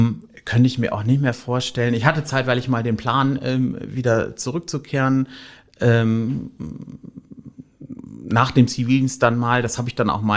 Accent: North Rhine-Westphalia, Germany; ja, hallo … ich rufe an aus Wülfrath in der Nähe von Düsseldorf.

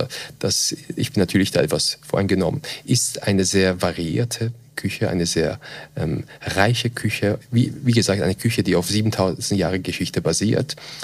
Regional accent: Vienna, Austria; moved away as an adult; now in Switzerland; ich bin zwar gebürtiger Wiener, Österreicher, aber meine Eltern sind beide Perser aus dem Iran. Ich bin in Wien aufgewachsen, habe mein Medizinstudium in Wien begonnen und dann aber in Lausanne, die Schweiz, beendet.

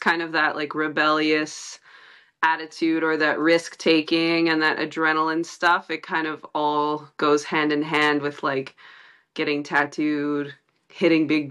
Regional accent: British Columbia, Canada; the more I appreciate home and like where I grew up on the North Shore and Squamish and Whistler.

